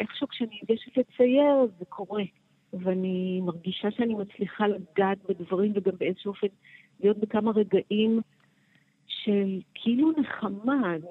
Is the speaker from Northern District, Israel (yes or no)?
yes; Dafna, Northern District, Israel; born there; אני נולדתי בקיבוץ דפנה, גידלתי את הילדים שלי בדפנה, ואני לכאורה מתורגלת במלחמות